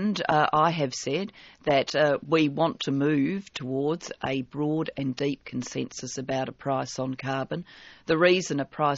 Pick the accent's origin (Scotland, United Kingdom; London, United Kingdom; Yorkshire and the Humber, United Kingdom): London, United Kingdom; Mitcham; We're Welsh migrants. We're Baptists. I grew up going to Mitcham Baptist Church.